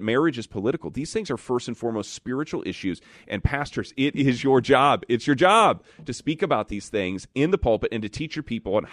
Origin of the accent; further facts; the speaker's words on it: South Bend, Indiana, United States; You know, I'm from South Bend.